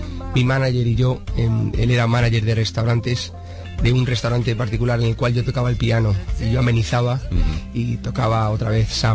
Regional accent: Madrid, Community of Madrid, Spain; moved away; also born or lived in Liverpool, United Kingdom; soy un madrileño con familia gallega, que se muda a Inglaterra, bueno, primero por una beca que me dan para ir a la escuela de … Liverpool. Ahí paso 2 o 3 años.

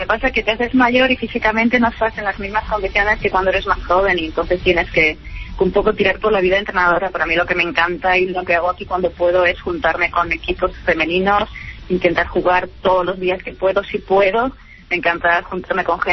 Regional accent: Spain; Yo soy española, me he criado con el fútbol, soy europea y lo vivo con mucha pasión

